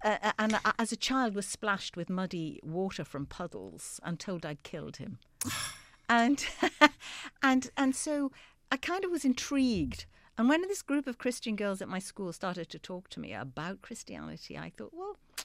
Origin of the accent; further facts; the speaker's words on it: North East England, United Kingdom; We were very assimilated. I was brought up in Geordieland.